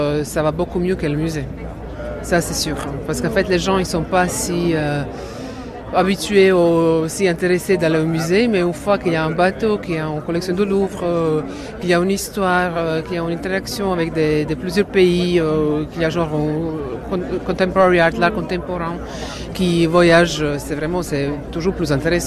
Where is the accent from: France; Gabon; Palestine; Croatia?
Croatia; En fait, moi, je viens de Croatie.